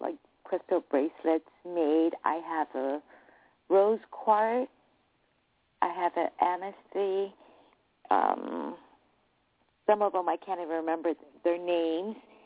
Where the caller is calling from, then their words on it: Hawaii, United States; I'm calling from Hawaii.